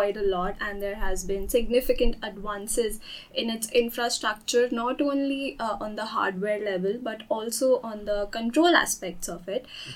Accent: India; and I'm from India, born and brought up there.

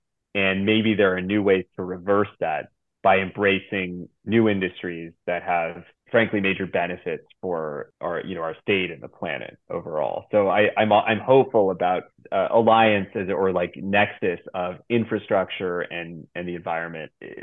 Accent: Philadelphia, Pennsylvania, United States; You know, I'm a Democrat from Philadelphia, but among rural Republicans

